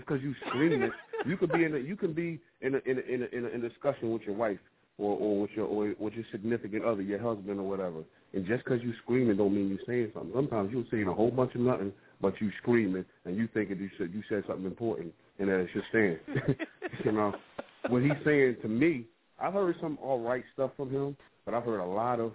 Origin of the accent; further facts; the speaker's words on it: Philadelphia, Pennsylvania, United States; look, he ain't representing me, and I'm from Philly, and I know he ain't representing